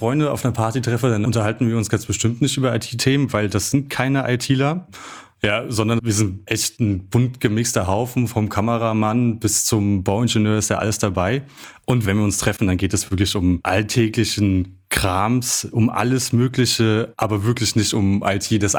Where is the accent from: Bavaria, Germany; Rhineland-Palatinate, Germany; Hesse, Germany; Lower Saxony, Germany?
Hesse, Germany; Frankfurt; ich bin hier in Frankfurt groß geworden, habe hier Physik studiert